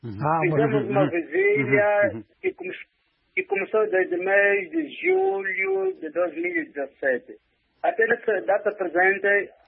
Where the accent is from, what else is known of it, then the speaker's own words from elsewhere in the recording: Angola; Mas sim, devia ter tratar o problema no geral, como angolanos.